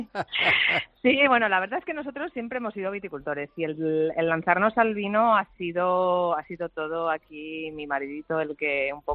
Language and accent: Spanish; La Seca, Castile and León, Spain; mi abuelo era el farmacéutico de mi pueblo, sí. La Seca, en la provincia de Valladolid.